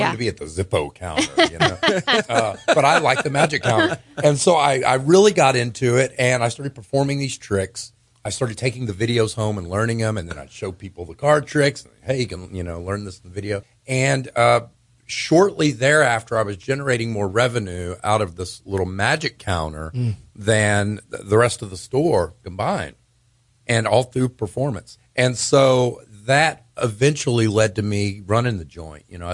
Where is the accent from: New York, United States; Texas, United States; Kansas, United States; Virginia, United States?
Texas, United States; Mauriceville; I grew up in Southeast Texas, about 4 hours southeast of here, in a little town called Orange, Texas, which is near Beaumont, 2 hours south of Houston. More specifically, Mauriceville, Texas. Hmm. And I grew up on a chicken farm.